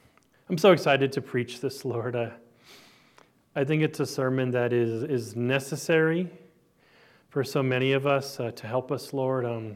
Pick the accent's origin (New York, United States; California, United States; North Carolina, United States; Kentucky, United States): California, United States; Los Angeles; born there; I was born in Hollywood on Sunset Boulevard in California